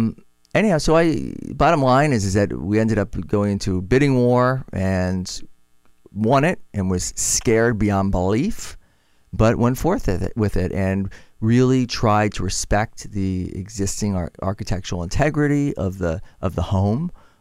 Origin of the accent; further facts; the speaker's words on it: North Miami Beach, Florida, United States; I grew up in North Miami Beach.